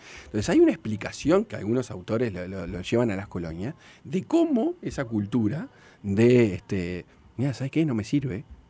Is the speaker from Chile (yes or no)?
yes; Chile; vengo de Chile